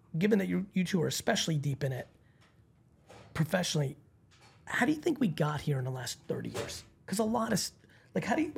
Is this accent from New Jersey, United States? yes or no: yes; New Jersey, United States; if you talk shit when I was growing up in New Jersey, like you got punched in the face.